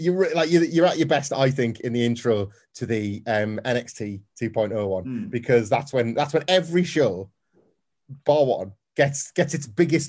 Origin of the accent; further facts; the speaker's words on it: Cardiff, Wales, United Kingdom; In my hometown of Cardiff.